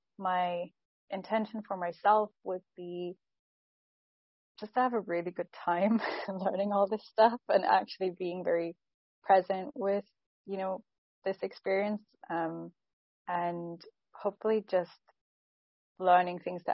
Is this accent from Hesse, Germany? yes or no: yes; Hesse, Germany; English is a second language; also born or lived in Salzburg, Austria; I'm from Germany, currently in Germany as well, close to Frankfurt. I've lived in Salzburg, Austria for the last 4 years, so I'll be going back and forth during this program.